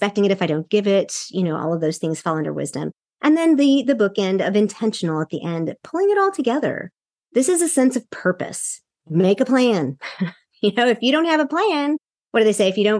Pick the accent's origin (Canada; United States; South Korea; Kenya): South Korea; Like I said, I grew up in Korea and they build things very quickly.